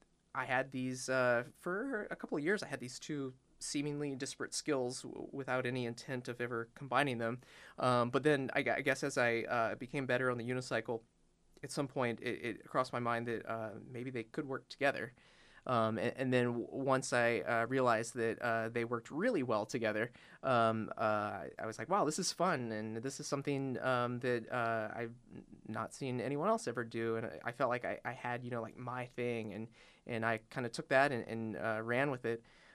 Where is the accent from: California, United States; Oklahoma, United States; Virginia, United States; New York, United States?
Virginia, United States; Richmond; now in Portland, United States; I grew up in Richmond, Virginia, which definitely does not have that same free-spirited mindset that we have here in Portland.